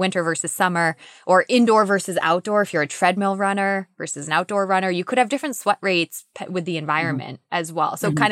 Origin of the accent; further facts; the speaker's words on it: Massachusetts, United States; moved away; And then again, I grew up in Massachusetts. So it was my first time when I moved to Florida, and the humidity in Florida was insane.